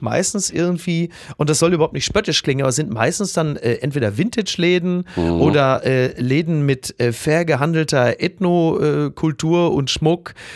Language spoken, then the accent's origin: German; England, United Kingdom; German is a second language; Also als Engländer, als Brite sagt man, ja.